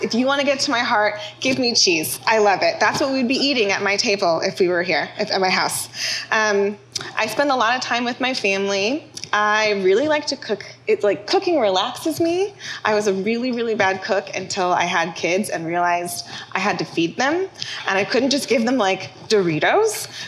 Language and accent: English; Evanston, Illinois, United States; So I'm from the Chicagoland area, Evanston. Grew up there, born and raised.